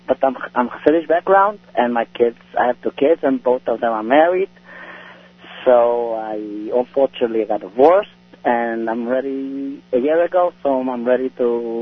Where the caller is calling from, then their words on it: Brooklyn, New York, United States; I'm calling from Brooklyn.